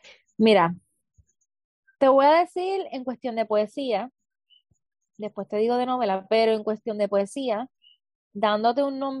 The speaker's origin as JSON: {"language": "Spanish", "town": "Levittown", "country": "Puerto Rico", "also_born_or_lived": "Toa Baja", "said": "Pues soy de Toa Baja, Levittown. Sí, hay personas de otros países escuchando, pues de Puerto Rico. La hermosa Isla del Encanto, tengo 22 años."}